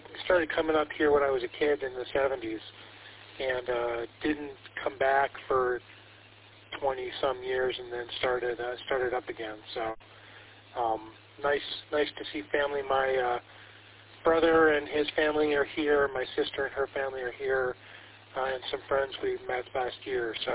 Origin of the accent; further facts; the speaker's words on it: Marquette, Michigan, United States; when I was a kid, we'd come down from the Upper Peninsula, because I'm originally from Marquette